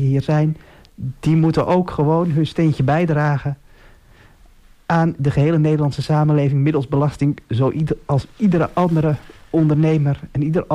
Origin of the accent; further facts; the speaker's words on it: Texel, North Holland, Netherlands; Ik kom van Texel. En ik heb een tijdje in Wageningen en in Nijmegen gestudeerd inderdaad.